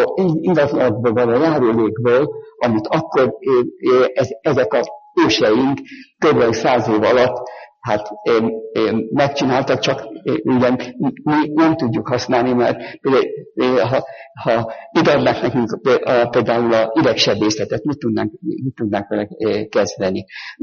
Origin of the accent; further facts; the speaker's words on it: Budapest, Hungary; Én is borotvált pesti vagyok